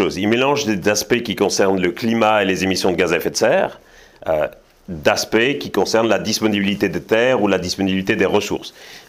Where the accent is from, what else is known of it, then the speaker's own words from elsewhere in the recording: Belgium; now in Paris, France; je suis chercheur, je suis père de 3 enfants, je suis né en Belgique, j'habite à Paris depuis 2007. Je pense que je me fais aisément passer pour un Français.